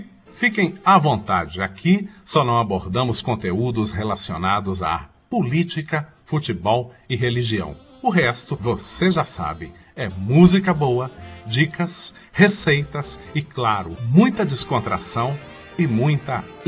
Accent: Sete Lagoas, Minas Gerais, Brazil; eu sou mineiro de Sete Lagoas, eu sou deficiente visual desde que eu nasci

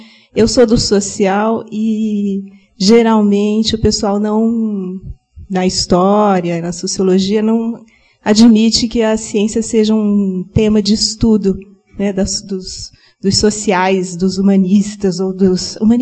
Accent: São Paulo, Brazil; É, eu sou de São Paulo, professora de História

